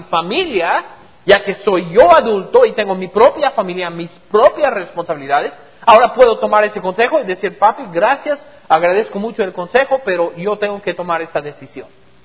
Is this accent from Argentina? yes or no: no; United States; está llegando al punto en mi país, en los Estados Unidos